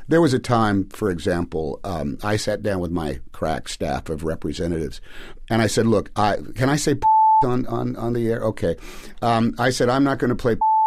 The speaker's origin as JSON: {"language": "English", "region": "California", "country": "United States", "tie": "born or raised there", "said": "I grew up in Northern California, and I knew a lot of people that went down to L.A."}